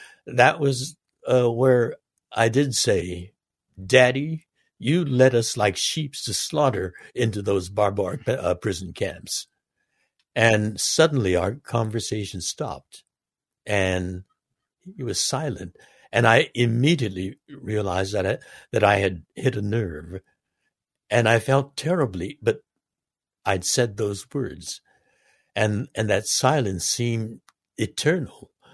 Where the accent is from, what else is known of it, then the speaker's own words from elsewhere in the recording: Los Angeles, California, United States; in my hometown of Los Angeles, a white woman claimed that she was attacked and harassed by a Chinese man